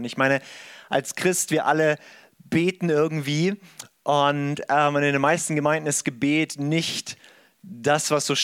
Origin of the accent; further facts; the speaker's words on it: St. Georgen, Baden-Württemberg, Germany; Ich komme aus St. Georgen hier im schönen Schwarzwald, 40 Minuten von euch weg.